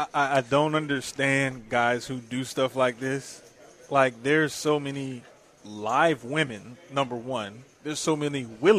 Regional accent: Louisiana, United States; Sometimes I get so embarrassed about my home state, it's ridiculous. But it's Louisiana, so nothing really surprises me.

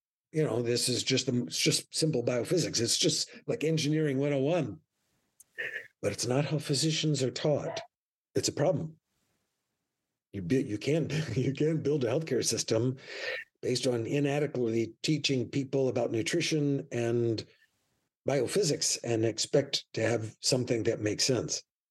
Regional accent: East Coast, United States; I grew up on the East Coast

